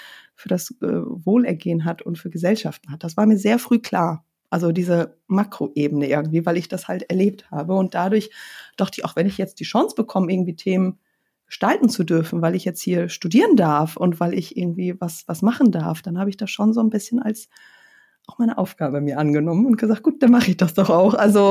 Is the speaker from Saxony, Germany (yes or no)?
no; Lauenburg, Schleswig-Holstein, Germany; In Südschleswig-Holstein, an der Elbe, in Laumburg bin ich groß geworden, in Geestach zur Schule gegangen, also auch nicht weit weg von Hamburg.